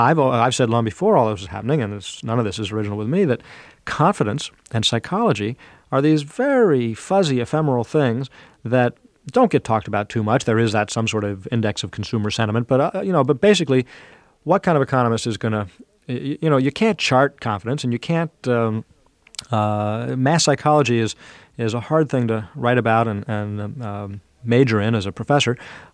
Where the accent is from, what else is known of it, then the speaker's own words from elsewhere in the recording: New York, United States; I said, Jim, I'm from New York. There's always blood in the streets.